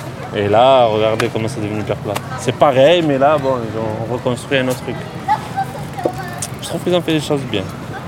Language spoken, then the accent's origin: French; Noailles, Provence-Alpes-Côte d'Azur, France; Je suis de Noailles. Et du coup, ouais, je venais nager ici.